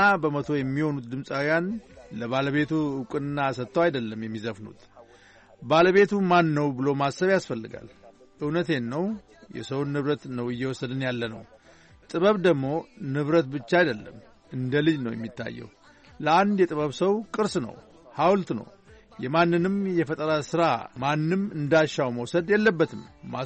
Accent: Eritrea; moved away as an adult; now in Sweden; እኔ ኤርትራ ሳለው ያደግኩበት አሄሪያ በተባለው ሰፈር

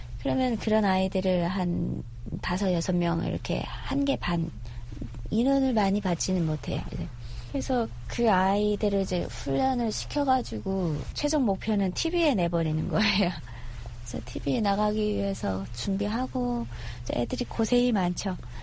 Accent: Hamhung, South Hamgyong, North Korea; 저희는 함흥인데 할아버지는 항해남도에 계셨어요.

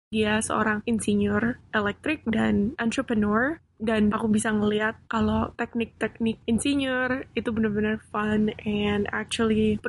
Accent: Indonesia; saya dibesarkan di Indonesia

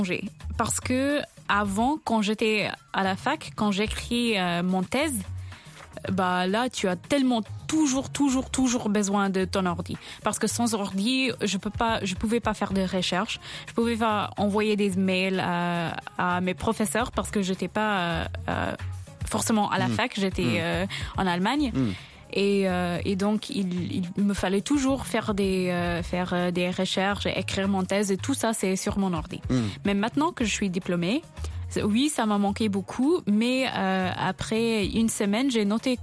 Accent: India; now in United States; chez nous en Inde

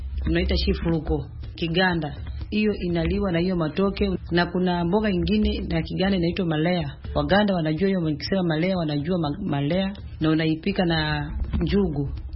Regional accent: Uganda; now in Kenya; Nimetoka Uganda lakini nimeolewa huko Kenya.

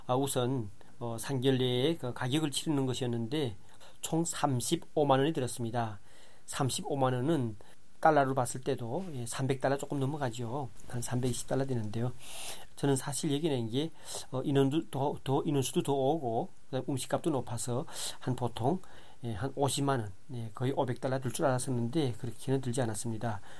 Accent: North Korea; now in South Korea; 저희들 같은 경우는 그래도 여자나 저희나 다 같은 북한에서 온 가족들이죠.

